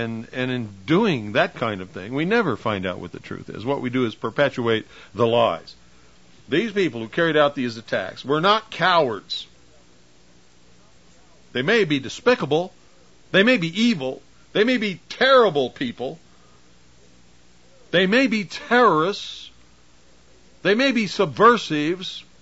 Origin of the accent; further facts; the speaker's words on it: United States; I'm not a communist. I don't know about you. I'm an American.